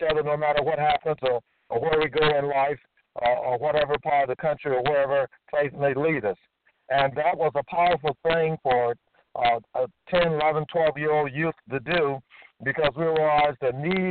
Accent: the Carolinas, United States; when I was a youth with my buddies growing up in the Carolinas.

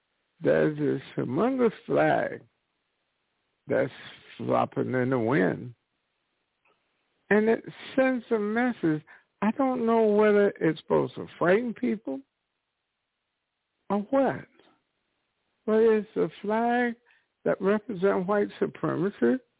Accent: the South, United States; I know growing up in the South, words did speak.

